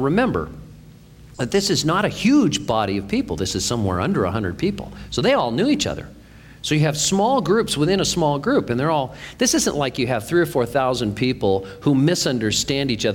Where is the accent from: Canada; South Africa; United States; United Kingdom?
United States; I'm an American through and through, and I know what it's like to work here